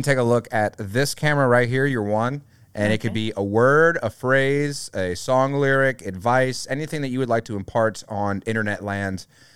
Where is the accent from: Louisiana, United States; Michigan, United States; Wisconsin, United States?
Louisiana, United States; New Orleans; But I've never once had gumbo growing up around New Orleans that had tomato in it.